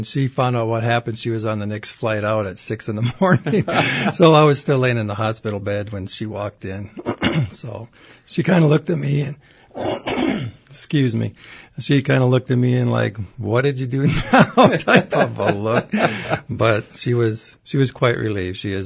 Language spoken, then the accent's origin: English; Michigan, United States; always been around these parts of the woods.